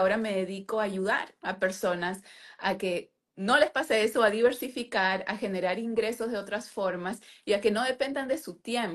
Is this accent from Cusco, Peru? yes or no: no; Lima, Peru; soy de Lima, Perú. Entonces, mi país, como muchos de los nuestros, es un país pobre